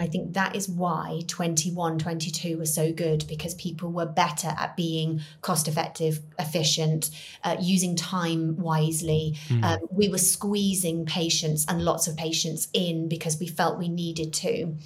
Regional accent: United Kingdom; In general, I think, being British, we do it.

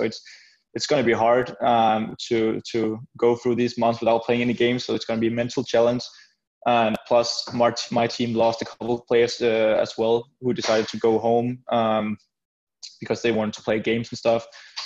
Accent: Denmark; English is a second language; I come from Denmark.

